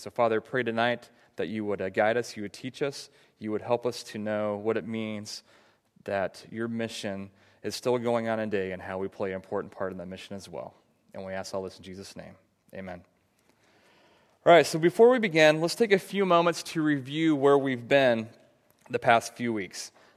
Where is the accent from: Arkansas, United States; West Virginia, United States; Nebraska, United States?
Nebraska, United States; born and raised in Nebraska, went to the University of Nebraska, so I am a diehard Cornhusker fan.